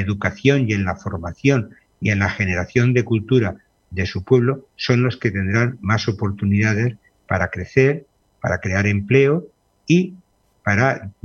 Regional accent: Spain; born there; yo nací en la dictadura en España, por edad, viví fervorosamente la transición

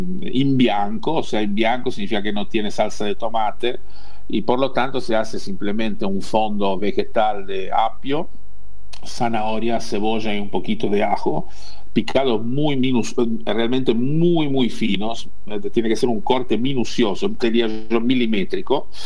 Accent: Liguria, Italy; yo lo preparo al estilo de mi tierra, digamos, de mi primera tierra y tierra natal, que es la Liguria

